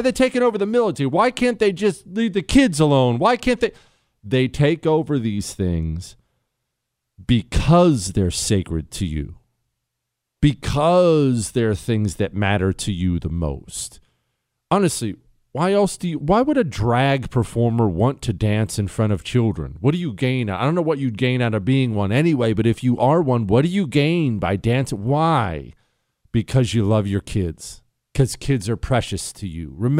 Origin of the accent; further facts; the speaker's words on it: Montana, United States; Well, I come from Montana, where grizzly bears will kill people every year.